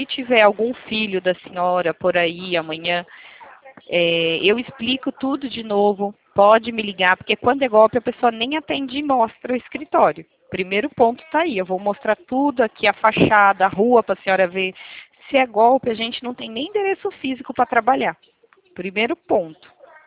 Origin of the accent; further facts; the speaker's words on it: Itatiba, São Paulo, Brazil; eu sou daqui de Itatiba, São Paulo.